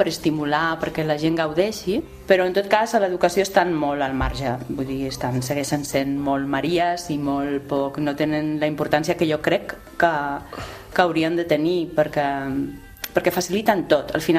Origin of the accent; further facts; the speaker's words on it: Zaragoza, Aragon, Spain; Catalan is a second language; moved away as an adult; now in Barcelona, Spain; després vaig venir a Barcelona, jo sóc de Saragossa, vaig venir a Barcelona a estudiar Belles Arts